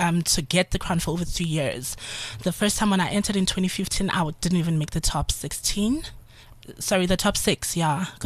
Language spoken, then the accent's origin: English; Northwest, Eswatini; I'm originally from the Northwest in Swaziland.